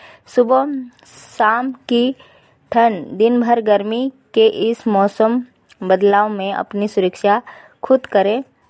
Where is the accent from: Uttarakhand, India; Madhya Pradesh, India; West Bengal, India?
Madhya Pradesh, India; मैं पाटी तहसील की ग्राम लाइजापी की निवासी हूँ।